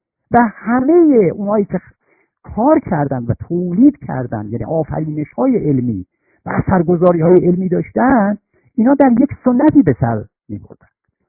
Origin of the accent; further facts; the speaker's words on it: Tabriz, East Azerbaijan, Iran; من در واقع بچه محله بودم، در آغوش محله در شهر، در محله و شهر تبریز مشارکت داشتم، از همون نوجوانی